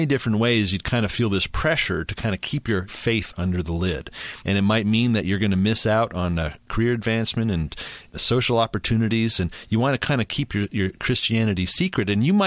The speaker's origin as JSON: {"language": "English", "town": "Montreal", "region": "Quebec", "country": "Canada", "tie": "born or raised there", "said": "growing up in a secular province in Canada, I grew up in Montreal, Quebec."}